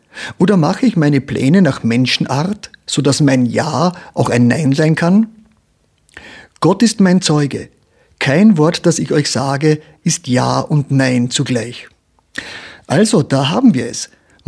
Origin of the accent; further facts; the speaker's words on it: Vienna, Austria; Ich darf das so zitieren, weil ich selber einer bin, ein Wiener.